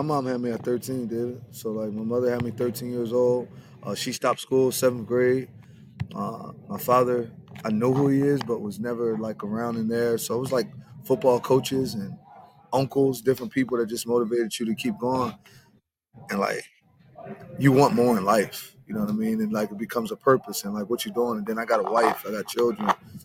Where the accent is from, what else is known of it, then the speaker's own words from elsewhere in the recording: Camden, New Jersey, United States; Camden, New Jersey. Camden, right. New Jersey.